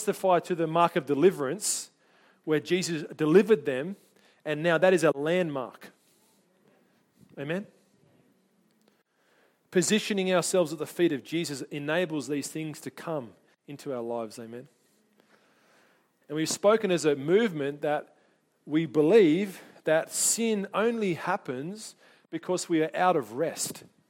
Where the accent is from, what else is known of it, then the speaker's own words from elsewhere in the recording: New Zealand; accent: Kiwi; Got my Kiwi accent on.